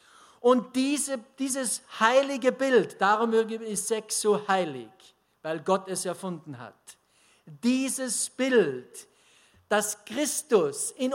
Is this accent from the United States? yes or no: no; Austria; Manchmal ist sie ein bisschen undeutsch, aber das sind wir Österreicher sowieso.